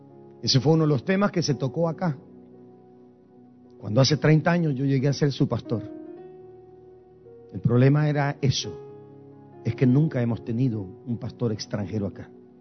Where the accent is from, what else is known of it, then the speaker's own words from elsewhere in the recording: Guatemala; Soy guatemalteco. Y por serlo, muchos me odian.